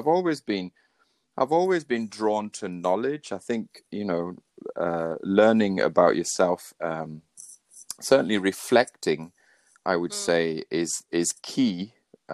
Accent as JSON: {"language": "English", "region": "Wales", "country": "United Kingdom", "tie": "born there", "said": "I was born in North Wales. I studied in Wales at the University of Wales."}